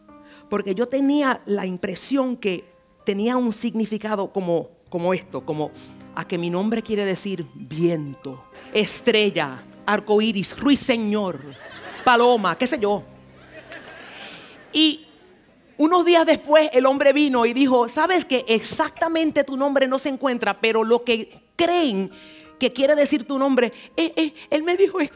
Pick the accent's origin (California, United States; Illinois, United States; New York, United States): New York, United States; New York City; Y ahí me crié hasta los 15 años y es por eso que hablo español. Porque aunque nací y fui criada en Nueva York